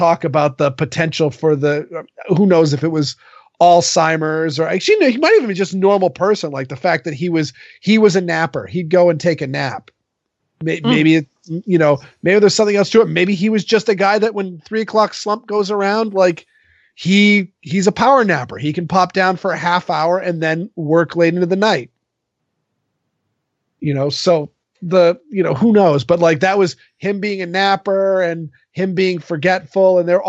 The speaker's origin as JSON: {"language": "English", "region": "Maine", "country": "United States", "tie": "born or raised there", "said": "I mean, I grew up in Southern Maine, everybody I hung out with hated him."}